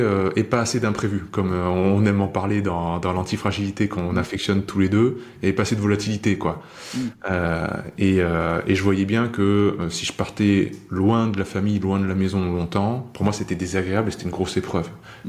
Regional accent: Avignon, Provence-Alpes-Côte d'Azur, France; born there; Je suis né à Avignon, je suis le dernier d'une famille de 5 personnes

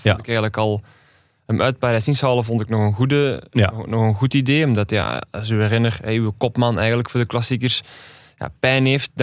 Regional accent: Amsterdam, North Holland, Netherlands; als echte Amsterdammer

